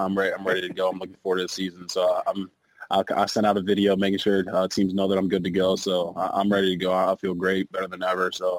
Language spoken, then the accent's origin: English; Nigeria; Being Nigerian, there's not a lot of role models really for them